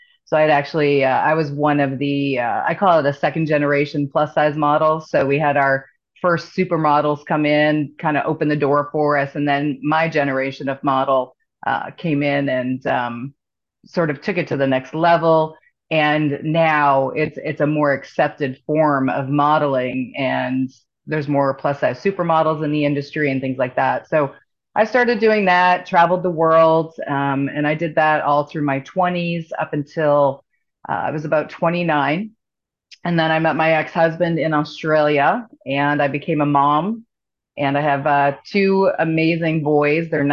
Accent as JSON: {"language": "English", "region": "Ontario", "country": "Canada", "tie": "born or raised there", "moved": "as an adult", "said": "I'm a native Canadian, born and raised in Canada. My dad was a Mountie. We moved kind of all over the Great Lakes area of Ontario. And about 1996, I moved to Chicago"}